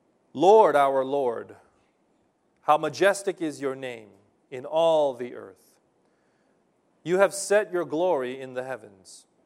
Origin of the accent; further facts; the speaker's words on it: Los Angeles, California, United States; Growing up in Los Angeles, you didn't have a chance to look at the stars in the sky.